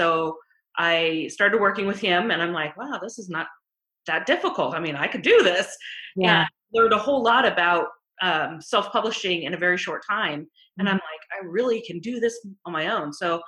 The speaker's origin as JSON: {"language": "English", "region": "California", "country": "United States", "lives_now": "Seattle, United States", "said": "We've been here about 4 years now. Originally I'm from California."}